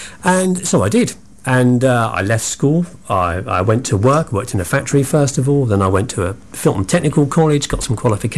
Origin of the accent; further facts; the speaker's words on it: Bristol, South West England, United Kingdom; I was born in Bristol. I went to Fonthill Junior Mixed School in Southmead. I was born in Southmead Hospital. I lived on an estate, Henbury, council estate in Henbury, where I was sort of brought up. Went to Henbury Comprehensive School.